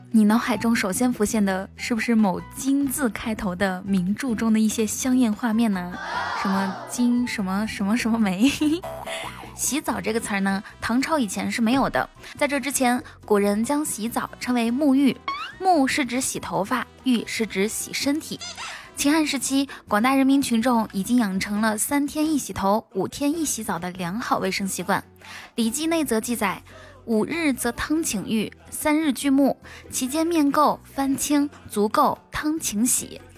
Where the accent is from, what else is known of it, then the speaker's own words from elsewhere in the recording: Inner Mongolia, China; 你是哪里人？我会回答说内蒙古